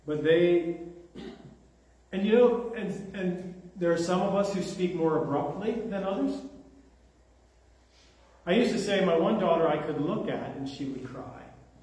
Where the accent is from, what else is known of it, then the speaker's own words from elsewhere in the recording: Pennsylvania, United States; now in ?; Can't you see I'm from Pennsylvania? I'm not normal. I'm not a local here.